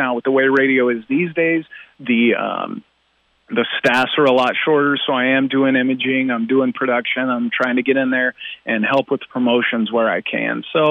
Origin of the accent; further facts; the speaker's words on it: Salina, Kansas, United States; I grew up in Salina, so in the middle of nowhere, Kansas, and even I grew up outside of Salina.